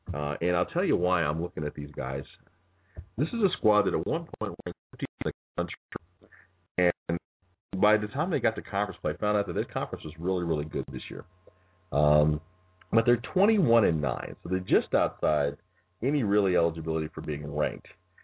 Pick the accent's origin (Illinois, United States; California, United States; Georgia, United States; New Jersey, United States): Illinois, United States; Of course, I'm from Illinois, so that's obviously where I'm going to start.